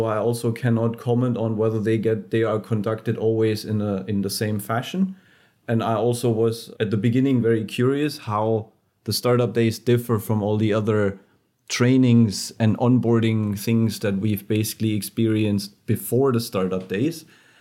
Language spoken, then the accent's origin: English; Stuttgart, Baden-Württemberg, Germany; Plus, I am from that area. So for me, it is, I am from Stuttgart. So for me, it is very, very, it feels like home going there.